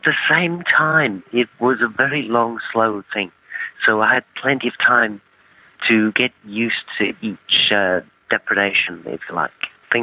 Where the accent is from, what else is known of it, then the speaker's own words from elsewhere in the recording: England, United Kingdom; Well, I grew up in Europe, England to be precise, you can probably tell.